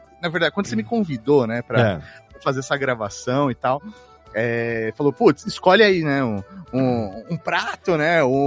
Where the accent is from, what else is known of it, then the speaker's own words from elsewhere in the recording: São Caetano do Sul, São Paulo, Brazil; now in São Paulo, Brazil; Isso aí, eu sou nascido e criado no ABC Paulista.